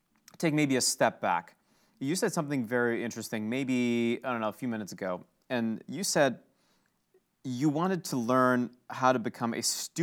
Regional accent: Kalamazoo, Michigan, United States; In my hometown of Kalamazoo, Michigan, I remember hearing about this.

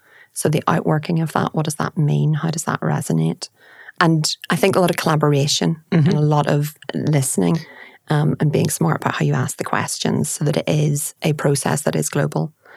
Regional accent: Northern Ireland, United Kingdom; I'm from Northern Ireland. We have a very distinctive sense of humour.

